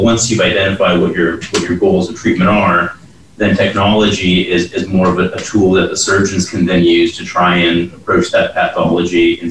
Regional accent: Georgia, United States; I'm the newest neurosurgeon to join GNS in Athens. And I'm from the Metro Atlanta area.

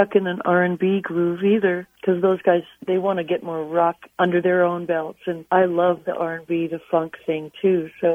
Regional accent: Seattle, Washington, United States; I came from Seattle, all of us musician friends from Seattle

